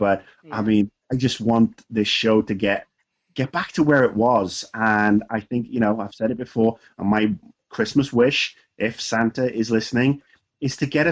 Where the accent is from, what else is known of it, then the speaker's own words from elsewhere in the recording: Swansea, Wales, United Kingdom; I'm Welsh, and it's made, in one of my, in the capital city of Wales, and then a lot of it is filmed in my hometown of Swansea.